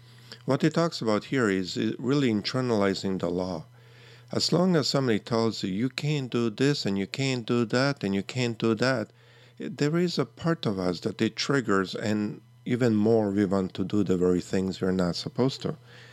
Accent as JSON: {"language": "English", "country": "Canada", "tie": "born or raised there", "lives_now": "United States", "said": "I grew up in Canada and I have been living down here in US for I don't know how long."}